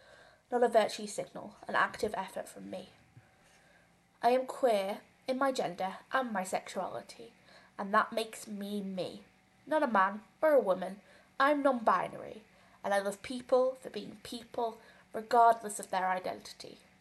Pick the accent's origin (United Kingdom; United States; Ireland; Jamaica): United Kingdom; I am British, from the Isles of Albion, where the boats came from, the colonial power, the origins of the genocide, the atrocity.